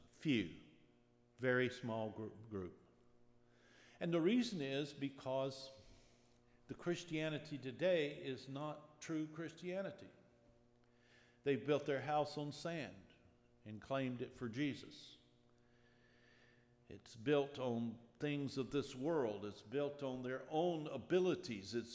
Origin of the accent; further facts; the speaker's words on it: Dillon, South Carolina, United States; I grew up in Dillon, South Carolina, in a small town, in a church.